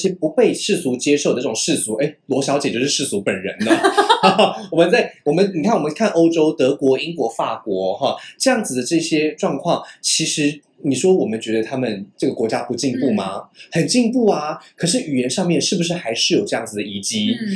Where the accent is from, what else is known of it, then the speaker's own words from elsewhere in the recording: Taiwan; 就是你看这种主题对我们台湾人来说应该不是很意外吧